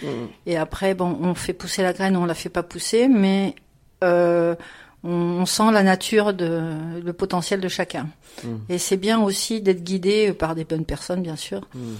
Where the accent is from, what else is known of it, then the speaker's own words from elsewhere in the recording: France; born there; also born or lived in Alsace / Lorraine / Champagne / Normandy; je suis née en France, oui, ouais. Mais il y a un petit mélange. Et puis Alsace, Lorraine, Champagne, Normandie